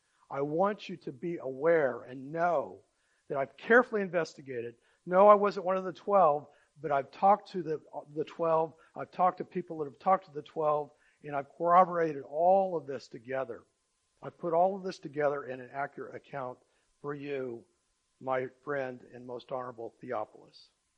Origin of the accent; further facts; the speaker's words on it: Oklahoma, United States; I'm from Oklahoma, so.